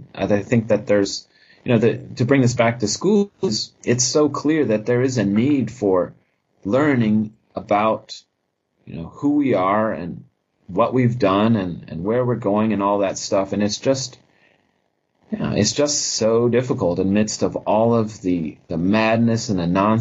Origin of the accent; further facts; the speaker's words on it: Midwest, United States; I mean, I grew up in the Midwest, and I was actually planning to join the military, go to West Point.